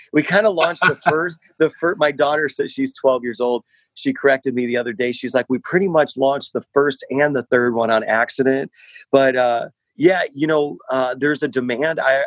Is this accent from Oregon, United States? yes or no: no; Indiana, United States; now in New York, United States; And I'm originally from Indiana. I didn't know how true that statement was until I moved from the cornfields of Indiana to the skyscrapers out here in New York.